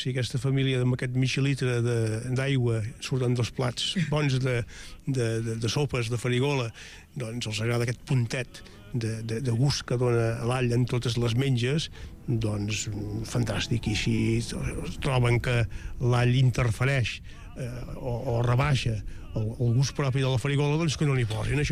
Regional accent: Manresa, Catalonia, Spain; Jo prefereixo timó, soc de Manresa, allà diuen timó.

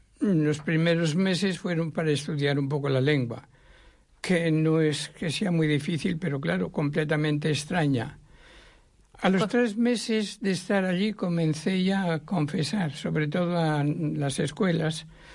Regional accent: Navarre, Spain; Soy navarro

